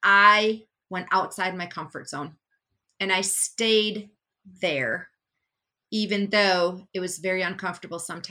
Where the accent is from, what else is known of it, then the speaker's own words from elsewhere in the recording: Edgerton, Wisconsin, United States; I am a hygienist from Edgerton, Wisconsin, population 4,500.